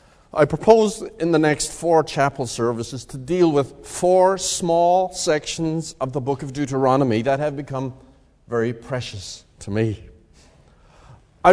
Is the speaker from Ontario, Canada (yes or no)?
no; Saskatchewan, Canada; I was raised in the Mennonite Brethren faith in rural Saskatchewan